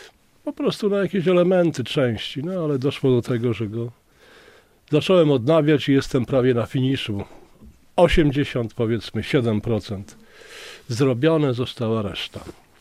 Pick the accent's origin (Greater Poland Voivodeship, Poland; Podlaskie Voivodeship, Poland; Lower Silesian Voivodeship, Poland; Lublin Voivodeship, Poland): Podlaskie Voivodeship, Poland; Białystok; chcemy, żeby jakoś ten Białystok podkreślić, że jesteśmy stąd